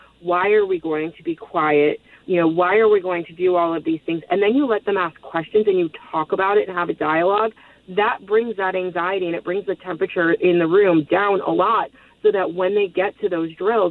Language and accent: English; Parkland, Florida, United States; I grew up in the Parkland area